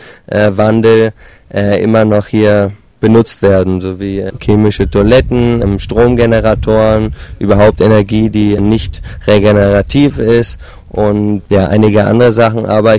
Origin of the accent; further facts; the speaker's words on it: Berlin, Germany; born there; ich bin in Berlin geboren, auf unserem schönen Planeten Mutter Erde. Und ja, ich bin hier in Cancun im Moment